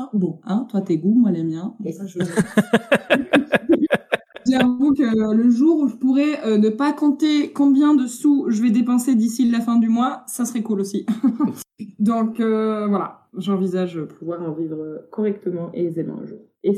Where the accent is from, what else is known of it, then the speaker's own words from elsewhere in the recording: Spain; En fait, j'ai grandi en Espagne, donc je parle, j'étais scolarisée là-bas.